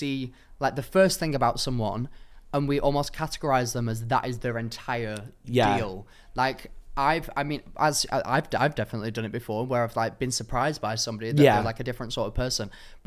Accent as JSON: {"language": "English", "town": "Darwen", "region": "North West England", "country": "United Kingdom", "said": "Well, I'm from a town called Darwen that is directly next to Bolton."}